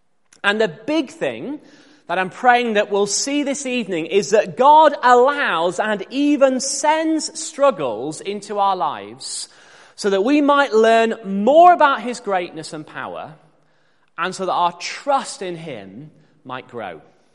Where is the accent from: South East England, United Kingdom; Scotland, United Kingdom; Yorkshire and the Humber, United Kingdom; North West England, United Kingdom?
Yorkshire and the Humber, United Kingdom; York; now in Leeds, United Kingdom; Now, I grew up in York, in the Vale of York. And you can cycle for miles in York and have practically no hills whatsoever.